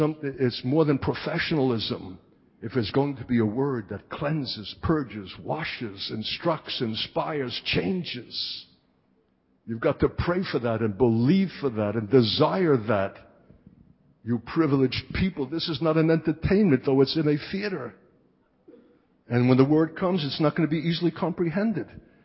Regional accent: Singapore; This is the provision of God for us to become larger than life and more Hebraic than we are Singaporean. Don't be stuck in your culture and ethnic origin.

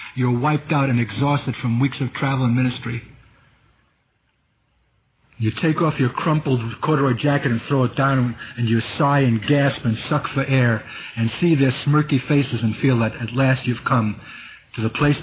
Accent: Brooklyn, New York, United States; accent: Brooklyn; I want to ask as many who have heard that voice through my Brooklyn accent to bow your heads now

